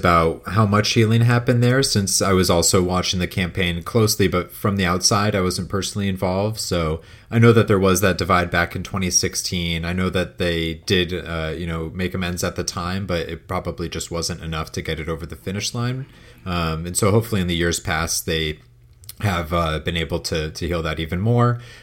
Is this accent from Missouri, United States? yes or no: no; Connecticut, United States; Yeah, and it does bleed up to my home state of Connecticut as well